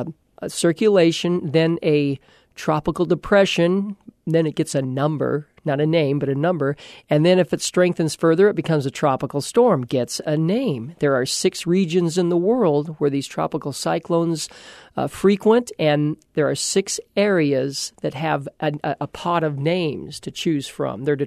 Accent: Long Beach, California, United States; I grew up in Long Beach, California. Very, very few thunderstorms.

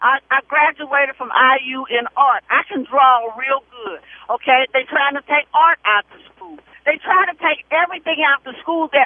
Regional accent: Indianapolis, Indiana, United States; And I'm from Indiana, Indianapolis, Indiana, and I don't feel that the teachers should whip children.

